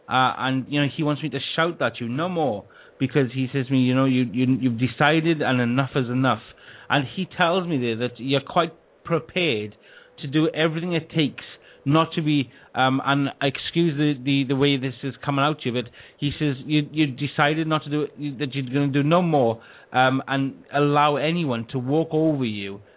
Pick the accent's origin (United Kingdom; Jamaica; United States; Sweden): United Kingdom; Wales; accent: Welsh; like Victor was having on the last one with me with my Welsh accent.